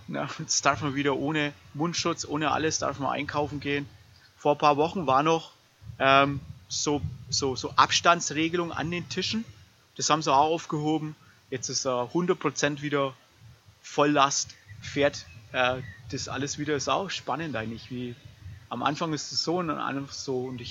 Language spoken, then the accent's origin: German; Austria; Wir kommen ja aus Österreich